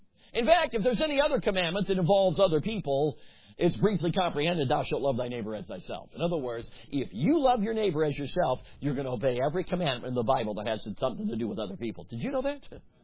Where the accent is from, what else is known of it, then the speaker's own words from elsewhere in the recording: Chicago, Illinois, United States; now in Milwaukee, United States; I now live in Milwaukee. They call it soda. And I grew up in Chicago. We called it pop.